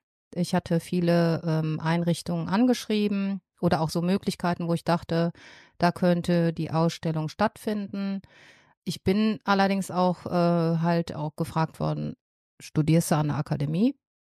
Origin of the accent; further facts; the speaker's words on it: Düsseldorf, North Rhine-Westphalia, Germany; Genau, ich bin Düsseldorferin. Ich wohne im Düsseldorfer Süden. Und Düsseldorf ist mir ans Herz gewachsen.